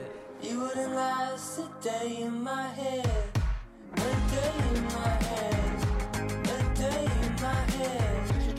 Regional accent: Seattle, Washington, United States; Like I'm from Seattle, home of Boeing.

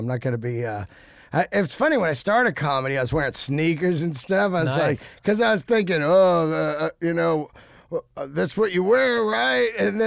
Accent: California, United States; I grew up in the Bay Area and it was just a smothering of Gap cotton dockers.

